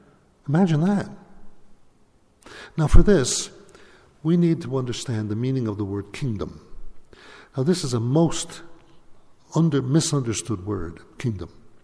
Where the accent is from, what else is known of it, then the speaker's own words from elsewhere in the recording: United States; Actually, I'm very American. I love my country.